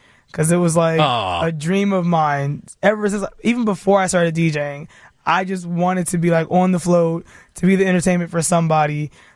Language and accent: English; Chicago, Illinois, United States; I am from Chicago. Yeah. Born on the South Side, raised in the far South suburbs.